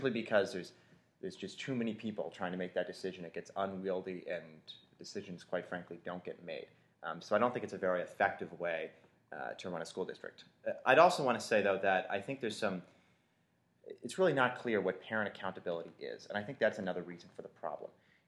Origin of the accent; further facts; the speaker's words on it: New England, United States; I come from New England, and New England in towns has a very sort of direct tradition of democracy.